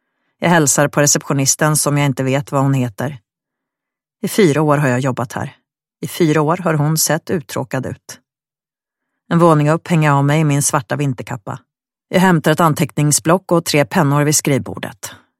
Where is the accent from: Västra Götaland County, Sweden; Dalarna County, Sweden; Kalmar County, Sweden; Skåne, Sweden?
Skåne, Sweden; Helsingborg; men det fanns inga lag för tjejer i Helsingborg där jag växte upp